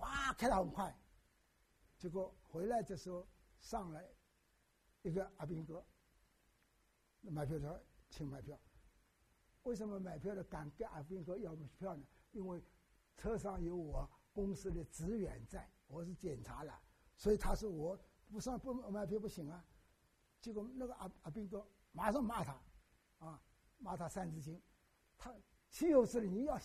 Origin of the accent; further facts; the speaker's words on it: Shanghai, China; 他住在这个远一点啊，郊区一点，我住在市区以内，我们都是上海人